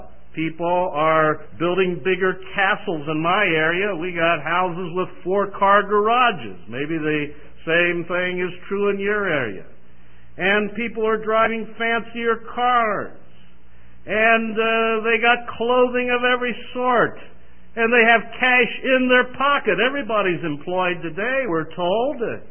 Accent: Chicago, Illinois, United States; Well, I'm from Chicago, and we have Michael Jordan and the Bulls, as you well know

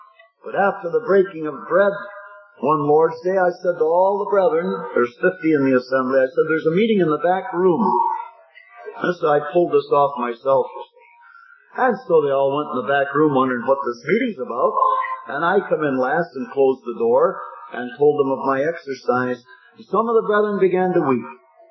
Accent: Ohio, United States; Then I went to Southern Ohio, my home state, and tried there for quite a while.

